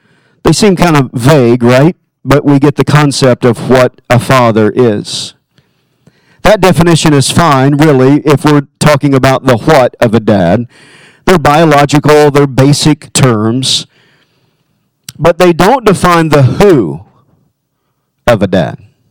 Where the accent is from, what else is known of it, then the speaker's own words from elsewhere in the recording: Kentucky, United States; Now, growing up in Kentucky, it was different. We learned a lot of different things.